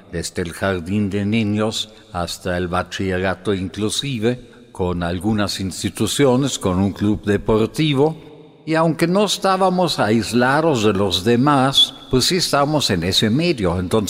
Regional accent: Fürth, Bavaria, Germany; Spanish is a second language; moved away; mi ciudad natal, Fürth, una ciudad pues de tamaño mediano, poquito menos de 100.000 habitantes, junto a Nuremberg

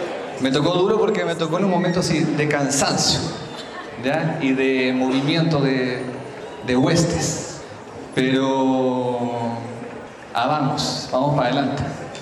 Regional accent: Valparaíso, Chile; Yo vengo de la región de Valparaíso, ya en Chile, cerca de Santiago, y esta es la provincia de Petorca, a 2 horas de Santiago, muy cerquita de la capital, ¿no?

